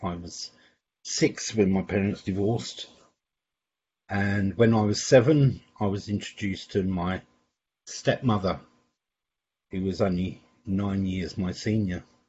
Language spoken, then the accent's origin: English; Glasgow, Scotland, United Kingdom; born there; I come from a Scottish background. I was born in Glasgow, and whiskey for us was a norm.